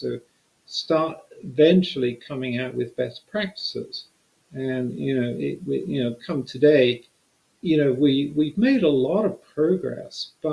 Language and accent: English; United Kingdom; now in United States; So, you know, I'm the Brit and the other one's American.